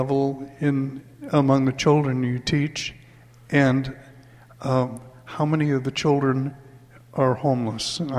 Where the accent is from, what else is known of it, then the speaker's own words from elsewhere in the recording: Oregon, United States; I was hurt as an Oregonian, as American, to see how little our state has funded the needs of children.